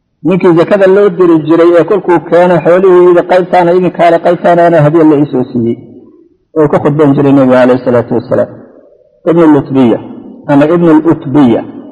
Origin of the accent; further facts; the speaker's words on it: Damascus, Damascus Governorate, Syria; كل ولد دمشقي أنا وأنا دمشقي حماها الله وصانها